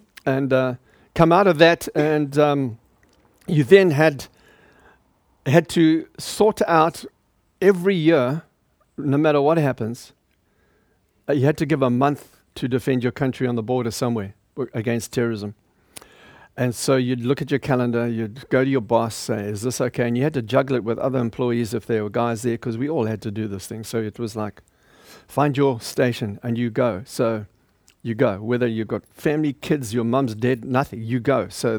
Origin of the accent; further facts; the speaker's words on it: Zimbabwe; I was raised in Southern Rhodesia, British colony then, at a school, a boys' school, in a remote area of the country.